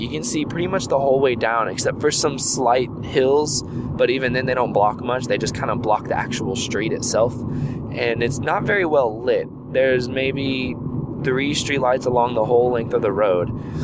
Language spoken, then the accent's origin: English; Houston, Texas, United States; And I grew up in Houston, so I'm used to packed areas, but this area is packed.